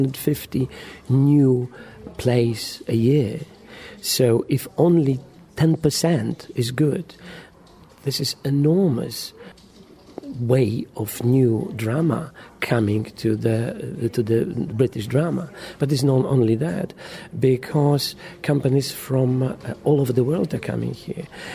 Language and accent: English; Poland; now in Edinburgh, United Kingdom; I came from Poland 27 years ago.